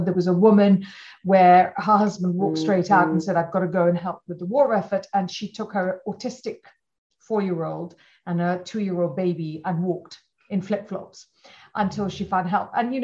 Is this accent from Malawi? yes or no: yes; Malawi; from when I was probably five, I grew up in Malawi